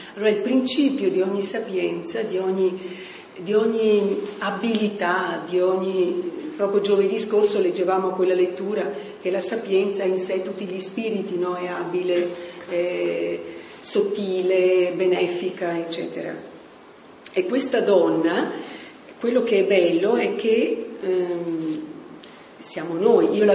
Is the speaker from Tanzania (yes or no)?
yes; Tanzania; io vengo dal Tanzania